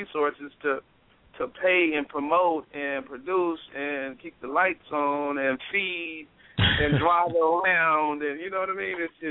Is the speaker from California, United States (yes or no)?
yes; Los Angeles, California, United States; I grew up in Watts, and like it's about moving back.